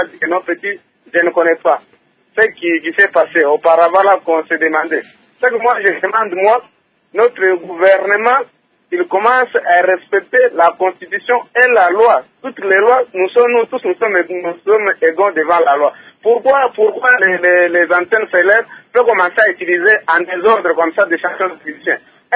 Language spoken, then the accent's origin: French; DR Congo; Vous voyez ici chez nous au Congo, on ne respecte pas des lois.